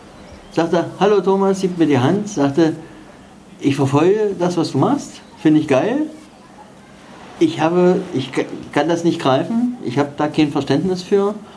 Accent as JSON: {"language": "German", "region": "East Germany", "country": "Germany", "said": "Ich komme ja aus dem Osten, also da ist das noch ein bisschen anders."}